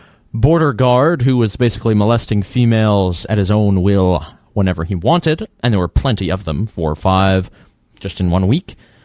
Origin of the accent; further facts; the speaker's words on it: North Carolina, United States; again, from my home state of North Carolina.